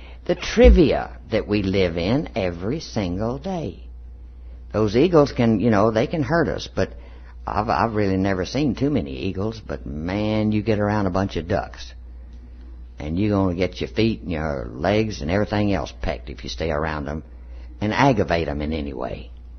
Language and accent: English; Texas, United States; And as a Texan, that's hard to get rid of. I had to really work on that, because we had been stationed all over the United States and all over the world, and they naturally, people naturally when you said you were born and raised in Texas